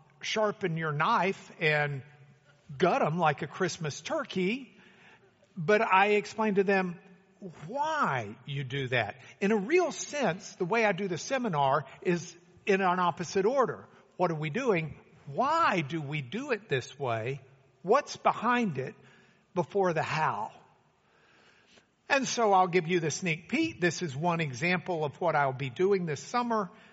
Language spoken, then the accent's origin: English; Lubbock, Texas, United States; if you pronounce it the way we grew up pronouncing it in Lubbock.